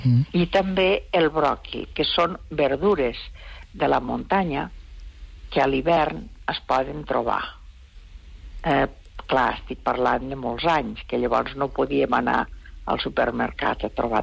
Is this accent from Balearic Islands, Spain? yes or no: no; Catalonia, Spain; Bé, jo sóc del Pallars, i al Pallars, a l'hivern, bueno, s'havien d'inventar moltes coses, no?